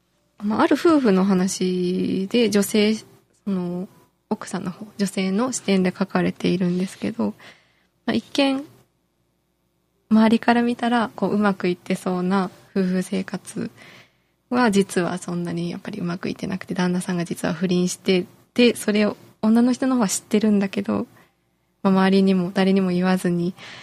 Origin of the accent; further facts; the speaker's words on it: Shizuoka, Japan; やっぱり地元の静岡にも